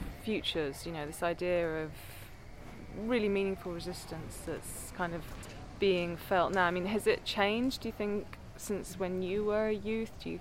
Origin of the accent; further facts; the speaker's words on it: England, United Kingdom; So, as I mentioned to you, that I'm English, as you can tell.